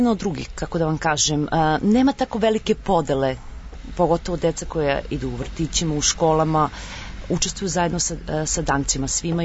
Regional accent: Serbia; now in Denmark; Iz Danske sam došla iz Srbije. Zvanično sam se preselila u Dansku 2011. godine.

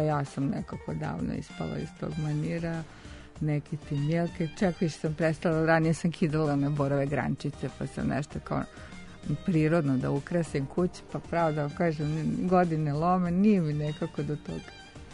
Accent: Belgrade, Serbia; Ja sam odrasla u kući u Beogradu

